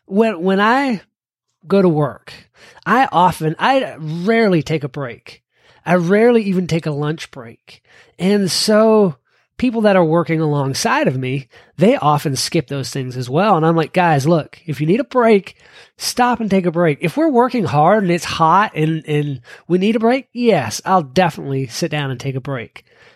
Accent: Kentucky, United States; my home state of Kentucky

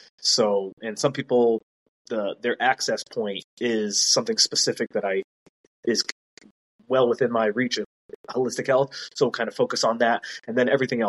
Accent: United States; I'm from America. Born and raised

